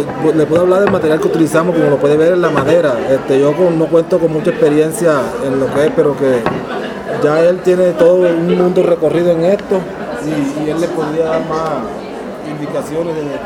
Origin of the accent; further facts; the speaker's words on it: Sucre, Colombia; vengo de la comunidad de la Asociación de Artesanos del Liguerón en el departamento de Sucre.